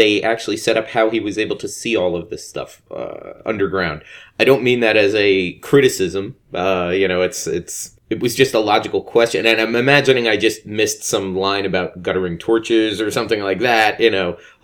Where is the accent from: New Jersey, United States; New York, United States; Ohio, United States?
New Jersey, United States; Hey, yeah. I'm from New Jersey.